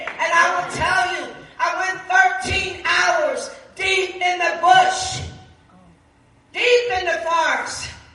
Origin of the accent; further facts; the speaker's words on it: India; I said, yes, I'm Indian.